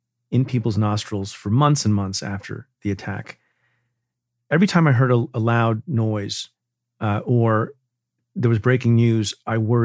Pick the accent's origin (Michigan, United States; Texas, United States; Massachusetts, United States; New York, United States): New York, United States; as an American, as a New Yorker